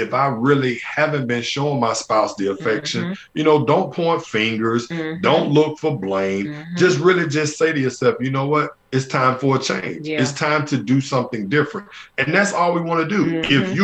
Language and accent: English; Birmingham, Alabama, United States; Like I tell everybody, I grew up in Birmingham, Alabama.